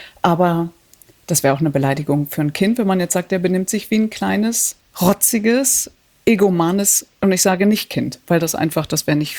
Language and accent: German; Datteln, North Rhine-Westphalia, Germany; Ich komme aus Datteln, bin aber trotzdem nicht Schalke oder Dortmund, sondern Gladbach-Fan geworden.